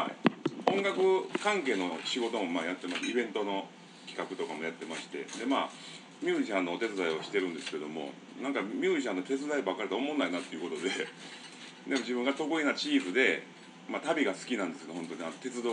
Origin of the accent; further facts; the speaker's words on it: Osaka, Japan; まあ、大阪から来てるあのここの